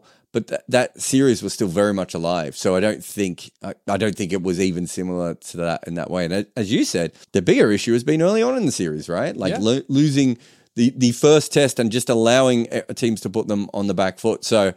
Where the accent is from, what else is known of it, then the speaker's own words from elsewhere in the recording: Australia; as an Australian fan, it's a weird thing to be annoyed about anything in the 90s and 2000s